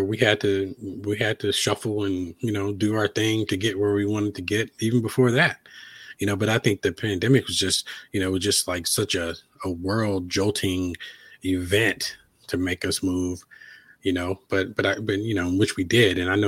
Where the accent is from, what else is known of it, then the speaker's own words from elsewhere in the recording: Virginia, United States; I grew up in Southern Virginia. My home county borders North Carolina.